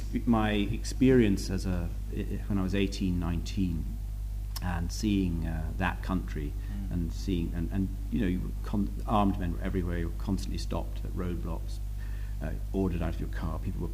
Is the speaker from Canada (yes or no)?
no; Western Nigeria, Nigeria; also born or lived in West Africa; I was born in West Africa and grew up there and spent my childhood there. I never felt particularly at home in Britain or Scotland, where my parents came from. I felt more at home in, you know, a big city in Western Nigeria